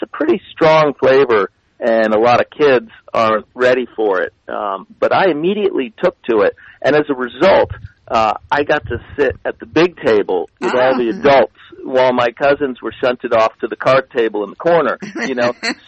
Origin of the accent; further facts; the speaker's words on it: New England, United States; and I'm from New England originally, and I grew up, you know, not that far from the Connecticut River